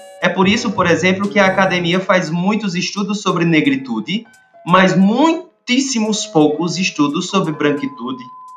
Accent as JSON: {"language": "Portuguese", "town": "Santa Cruz do Capibaribe", "region": "Pernambuco", "country": "Brazil", "said": "Eu sou de uma cidade chamada Santa Cruz de Capibaribe, no Agreste de Pernambuco. Uma cidade próximazinha de Caruaru. E, bom, meu sotaque já deve ter alertado algumas pessoas sobre isso."}